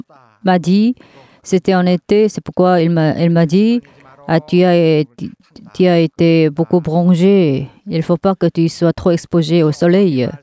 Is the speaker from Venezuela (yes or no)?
no; South Korea; si on me demande quelle est votre nationalité, je dis oui, je viens de la Corée du Sud